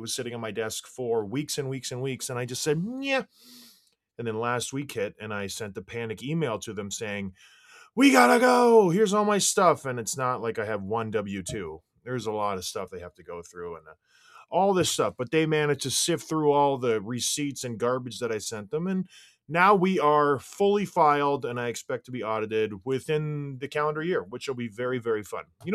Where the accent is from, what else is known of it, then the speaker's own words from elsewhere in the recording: Ontario, Canada; they clue in that I grew up in the Golden Horseshoe